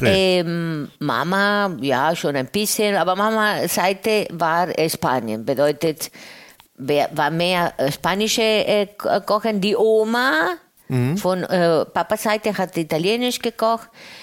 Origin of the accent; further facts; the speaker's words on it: Greece; German is a second language; Und dann haben wir als Grieche, griechische Musik natürlich gab es als Hintergrund.